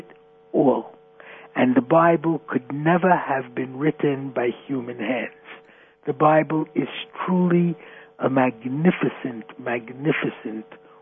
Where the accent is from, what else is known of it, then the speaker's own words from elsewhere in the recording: Brooklyn, New York, United States; We grew up in Bedford-Stuyvesant in Brooklyn. And we were the only Caucasians on the block.